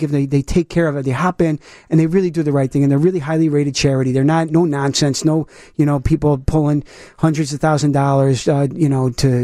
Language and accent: English; Aurora, Illinois, United States; Yeah, I grew up out in Aurora, Naperville, Lyle, all those places out there.